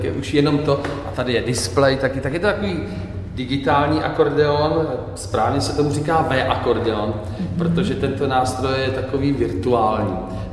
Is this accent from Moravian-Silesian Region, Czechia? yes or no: no; Kutná Hora, Central Bohemian Region, Czechia; tam se zpívá … A to pravda je, protože jsem se tam narodil. Spoustu let se tam pohybuji a žiju.